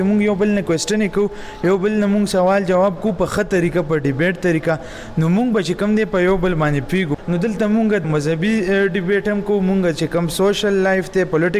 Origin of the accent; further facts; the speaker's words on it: Peshawar, Khyber Pakhtunkhwa, Pakistan; لاهور کې د پولیټیکل ساينس سټوډنټ ایم د ایم فیل او زه د پېښور اوسیدونکی یم